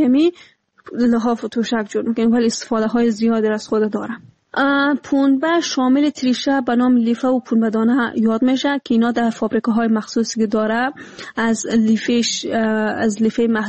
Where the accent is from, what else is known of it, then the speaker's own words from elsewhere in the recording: Afghanistan; افغانستان ما همه ما افغان هستیم